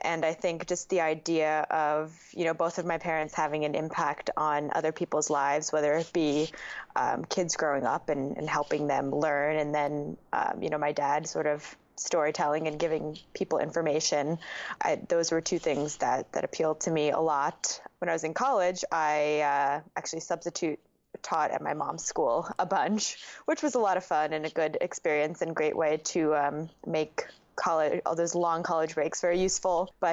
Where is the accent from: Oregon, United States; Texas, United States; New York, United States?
New York, United States; now in New York City, United States; I grew up in Westchester County, so about just a train ride, a 45-minute train ride north of here where my parents still live.